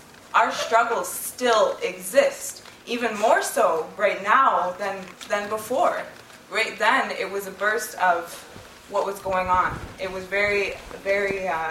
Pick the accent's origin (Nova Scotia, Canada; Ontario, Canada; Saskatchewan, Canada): Ontario, Canada; Six Nations; And I'm from Six Nations, and I'm Tuscarora Nation Turtle Clan.